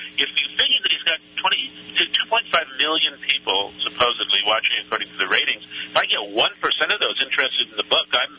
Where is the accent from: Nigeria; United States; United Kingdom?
United States; San Francisco, California; If that caused quite a stir in my hometown, San Francisco